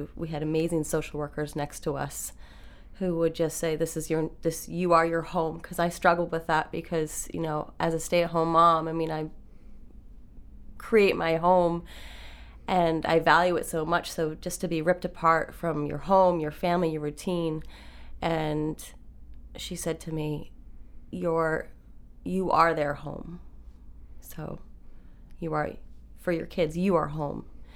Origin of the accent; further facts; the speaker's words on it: Maine, United States; My family, like I said, I grew up in Maine. My husband grew up in Maine. So all of my family was close by.